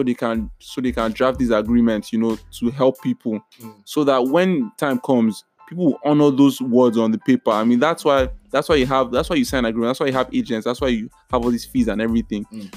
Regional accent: Nigeria; I mean, as a Nigerian and as an Iwobi fan, it's not the move.

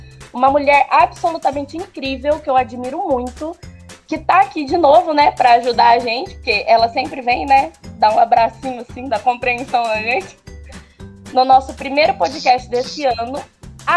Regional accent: Maringá, Paraná, Brazil; eu sou de Maringá, Paraná

